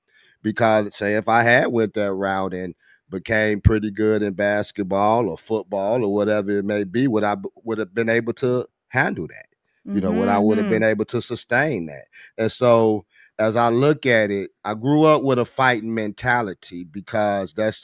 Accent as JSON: {"language": "English", "town": "Gary", "region": "Indiana", "country": "United States", "tie": "born or raised there", "said": "you know, come from humble beginnings, born and raised in Gary, Indiana, home"}